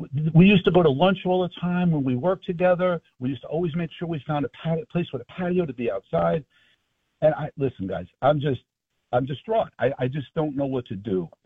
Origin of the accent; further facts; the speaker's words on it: East Coast, United States; and I ignored them because I grew up on the East Coast.